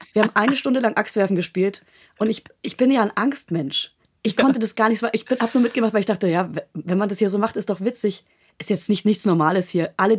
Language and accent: German; Bavaria, Germany; Ich komme ja aus der Nähe von Hof